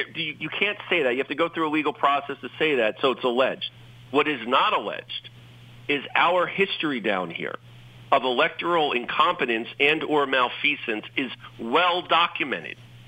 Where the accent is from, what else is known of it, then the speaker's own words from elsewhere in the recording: New York, United States; I grew up in Westchester County. I lived there for 35 years.